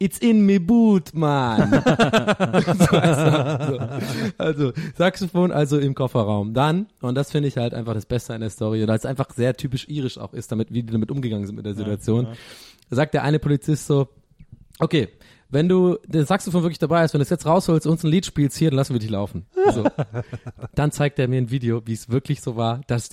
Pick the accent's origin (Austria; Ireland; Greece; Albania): Ireland; Dublin, Leinster; ich bin ja Ire, ja, und ich komme aber aus Dublin, ich bin Stadtkind so.